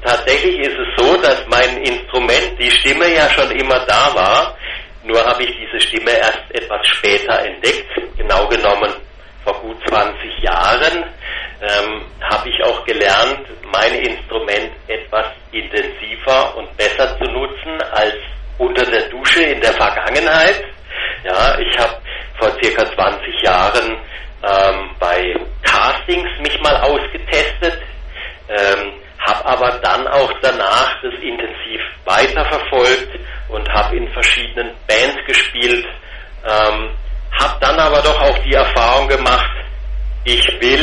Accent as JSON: {"language": "German", "region": "Baden-Württemberg", "country": "Germany", "said": "ich komme aus dem Schwarzwald, ich komme aus Südbaden, genau genommen aus der Region südlicher Oberrhein"}